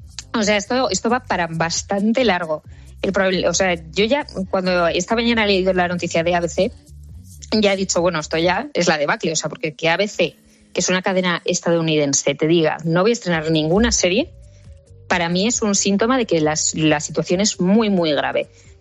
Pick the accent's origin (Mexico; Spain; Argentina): Spain; Navarre; siendo de Navarra